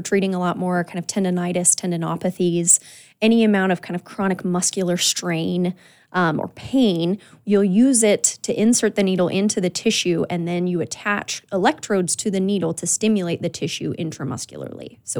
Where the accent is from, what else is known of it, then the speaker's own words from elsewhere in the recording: Ogden, Utah, United States; now in Montana, United States; So I grew up in Ogden, Utah, and had family up here and spent a lot of summers kind of traveling back and forth, and eventually made my way here in 2019